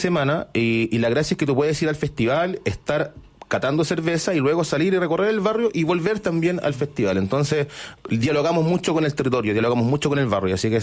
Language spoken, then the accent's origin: Spanish; Concepción, Biobío, Chile; yo soy de Concepción